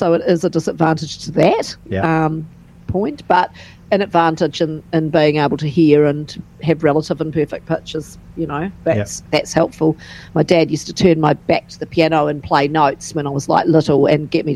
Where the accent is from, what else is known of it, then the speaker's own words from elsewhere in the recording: Nelson, New Zealand; So we're both from Nelson, New Zealand